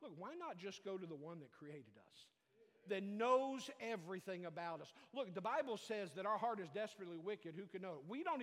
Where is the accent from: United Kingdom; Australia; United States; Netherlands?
United Kingdom; England; I'm not Greek. I'm English.